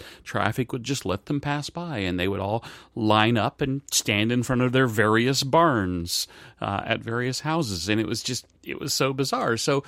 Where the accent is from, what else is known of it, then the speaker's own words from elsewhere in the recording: Bavaria, Germany; growing up in Germany and spending a lot of time in Bavaria